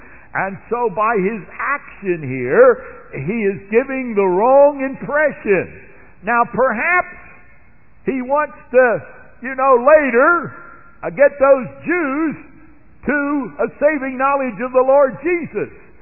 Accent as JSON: {"language": "English", "region": "Pennsylvania", "country": "United States", "tie": "born or raised there", "said": "when I grew up near Philadelphia, the Philadelphia Athletics would play."}